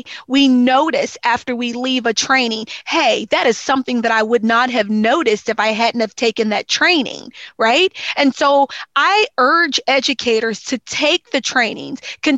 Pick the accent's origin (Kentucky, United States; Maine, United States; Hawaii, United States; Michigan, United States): Kentucky, United States; Louisville; moved away as an adult; now in Washington, United States; I came to Washington State from Louisville, Kentucky in 2015.